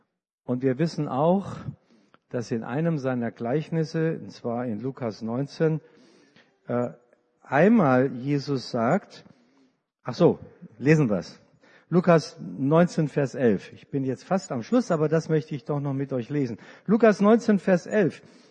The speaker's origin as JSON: {"language": "German", "town": "Karlsruhe", "region": "Baden-Württemberg", "country": "Germany", "tie": "born or raised there", "said": "Karlsruhe ist meine Heimatstadt, da habe ich meine Kindheit erlebt."}